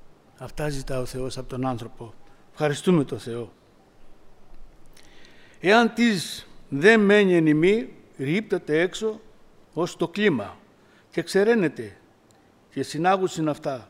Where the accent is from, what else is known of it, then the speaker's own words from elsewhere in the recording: Pyrgos, Western Greece, Greece; Όσοι δεν με ξέρετε, είμαι από τον Πύργο.